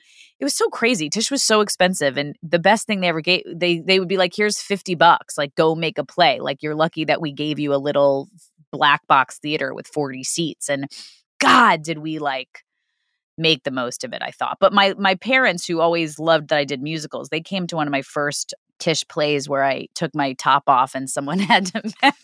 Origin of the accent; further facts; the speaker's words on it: Queens, New York, United States; Like, I grew up in Queens and my mom was a mover.